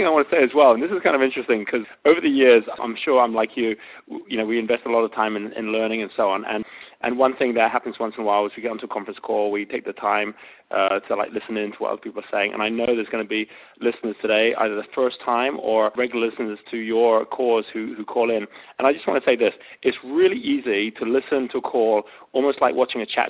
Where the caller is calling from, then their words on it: Bali, Indonesia; given that I'm phoning in from Bali